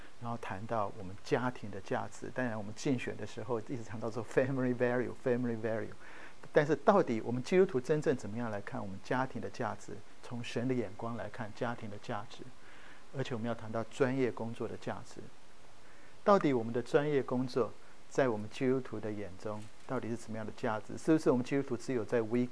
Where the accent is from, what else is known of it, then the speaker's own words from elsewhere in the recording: Taiwan; 其实我从台湾来